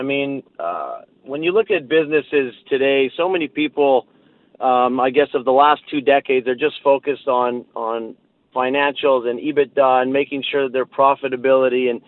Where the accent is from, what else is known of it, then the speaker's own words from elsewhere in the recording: Calgary, Alberta, Canada; when I was growing up in Calgary